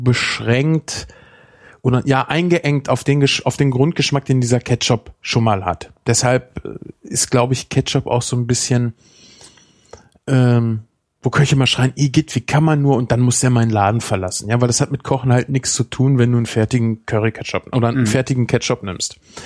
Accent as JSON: {"language": "German", "country": "Germany", "said": "Ja, bei uns. Wir sind Deutsche. Uns kannst du jeden Scheiß verkaufen."}